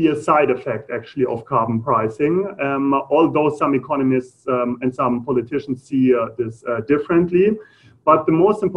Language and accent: English; Germany; accent: German; English is a second language; not everybody is familiar with my German accent.